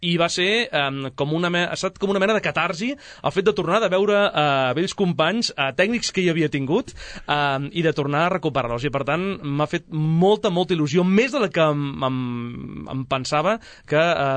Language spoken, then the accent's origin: Catalan; Sabadell, Catalonia, Spain; Vaig néixer al març de l'any 1971. Vaig tenir una infantesa extremadament plàcida i feliç, al barri de Gràcia.